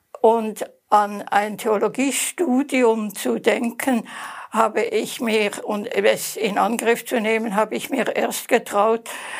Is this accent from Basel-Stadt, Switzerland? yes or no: yes; Basel, Basel-Stadt, Switzerland; born there; accent: Swiss; Man kann hören, dass ich Schweizerin bin. Ich bin in Basel geboren, habe in Zürich studiert und bin in Zürich Pfarrerin geworden.